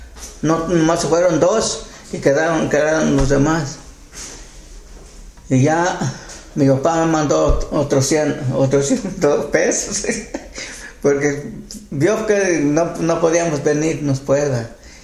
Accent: Guerrero, Mexico; En mi pueblo, Iguala está cerca.

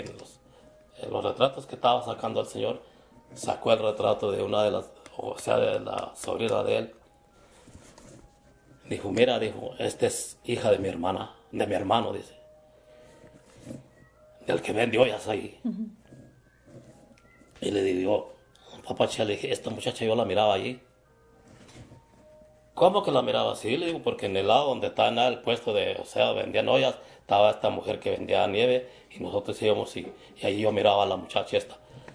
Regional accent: Silao, Guanajuato, Mexico; De Silao, Guanajuato. Ah, de Silao, sí. Le dije, pero vivíamos en un rancho. Le digo, dice, ¿y cómo se llama el rancho donde vivías? San Pedrito.

